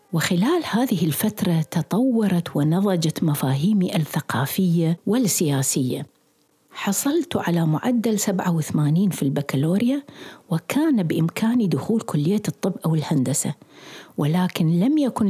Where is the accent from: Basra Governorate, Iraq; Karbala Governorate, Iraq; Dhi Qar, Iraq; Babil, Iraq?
Dhi Qar, Iraq; Suq ash-Shuyukh; born there; موقع عملي الأول صار في مسقط رأسي سوق الشيوخ، ودرست فيها 4 أشهر.